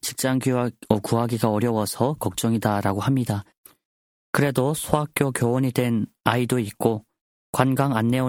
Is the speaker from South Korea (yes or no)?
no; North Korea; 저희 고향 북조선 땅을 위해서도